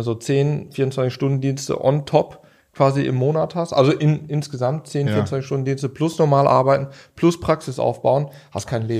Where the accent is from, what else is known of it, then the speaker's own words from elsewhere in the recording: Recklinghausen, North Rhine-Westphalia, Germany; bin ich zurück nach Recklinghausen, da wo ich herkomme.